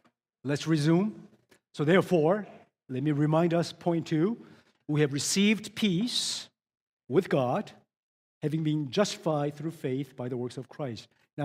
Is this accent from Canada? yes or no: yes; Canada; Or any fan of the royal family, because we're Canadian, we love